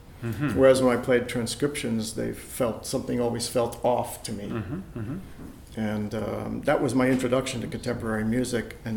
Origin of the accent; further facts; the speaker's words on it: Pittsburgh, Pennsylvania, United States; Well, I grew up in the Pittsburgh area, and you would certainly find it there